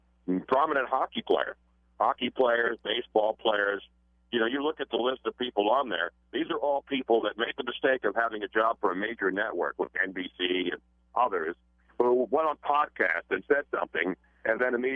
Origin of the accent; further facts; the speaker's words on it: Philadelphia, Pennsylvania, United States; which I love and it will always be my hometown